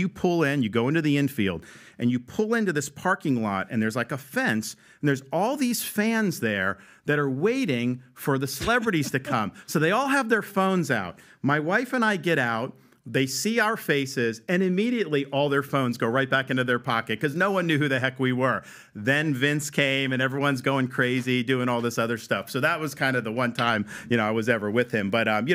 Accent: Tampa Bay, Florida, United States; I grew up in the Tampa Bay area when they had the orange creamsicle uniforms.

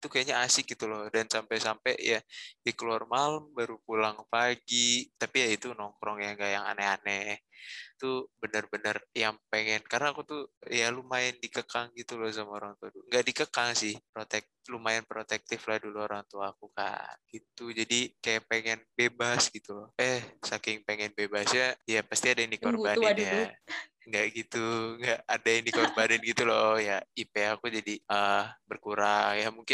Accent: West Java, Indonesia; Kalau aku kan dari Jawa Barat nih.

